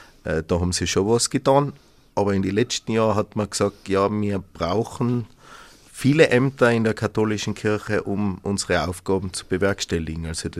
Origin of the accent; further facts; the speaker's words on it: Lienz, Tyrol, Austria; meine Wurzeln sind ja auch da im Franziskanerkloster in Lienz, also schon lustig, dass ich da wieder da sein darf, wo ich aufgewachsen bin